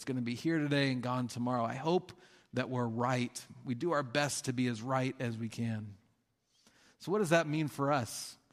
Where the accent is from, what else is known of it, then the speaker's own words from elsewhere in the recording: Utah, United States; I grew up in Utah